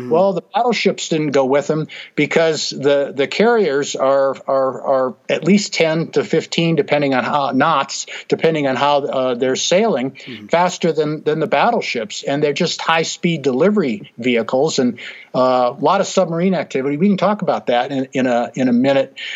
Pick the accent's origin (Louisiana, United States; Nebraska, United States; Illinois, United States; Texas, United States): Louisiana, United States; Sunset; this ship is longer than the main street where in town where I grew up in Sunset, Louisiana.